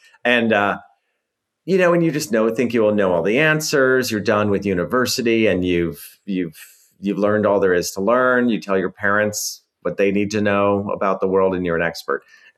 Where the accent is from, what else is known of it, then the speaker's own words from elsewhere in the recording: United States; And I became aware of, as an American, how parochial I was in knowing history and politics and literature and art and food.